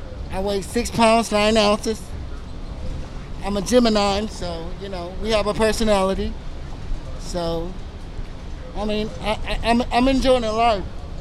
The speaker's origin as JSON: {"language": "English", "town": "Longview", "region": "Texas", "country": "United States", "also_born_or_lived": "Detroit", "said": "I'm from East Texas. I'm from Longview, Texas."}